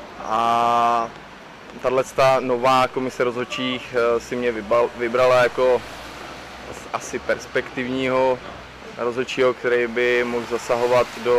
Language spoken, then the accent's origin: Czech; Jablonec nad Nisou, Liberec Region, Czechia; Takže já jsem z Jablonce nad Nisou a tam i sloužím na centrální stanici. Sloužím tam od svých 20 let, to znamená 10 let